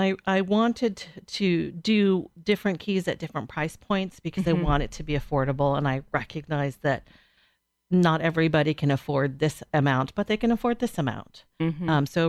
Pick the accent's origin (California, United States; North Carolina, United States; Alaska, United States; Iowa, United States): Alaska, United States; also born or lived in Washington; I grew up in Alaska and then around here on the Hood Canal. So I've spent most of my life either up north or around this area, Seattle, Olympia, the Hood Canal.